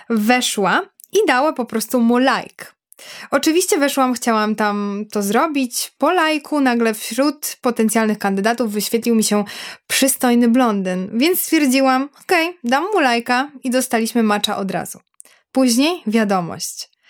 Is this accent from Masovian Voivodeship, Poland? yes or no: yes; Warsaw, Masovian Voivodeship, Poland; on był z Wrocławia, ja z Warszawy